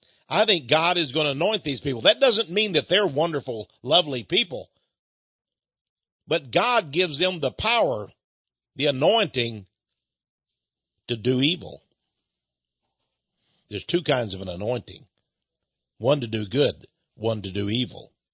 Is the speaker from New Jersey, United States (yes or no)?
no; Port Neches, Texas, United States; I know hurricanes because I come from the Gulf Coast of Texas. And from the time I was a little kid, you know, through Hurricane Audrey, Hurricane Carla, we had these monstrous hurricanes come. And in my little town of Port Neches, Texas